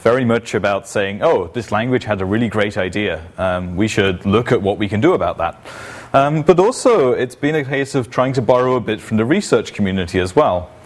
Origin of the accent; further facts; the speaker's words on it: England, United Kingdom; now in Lund, Sweden; I'm originally from England, but I'm living in Lund these days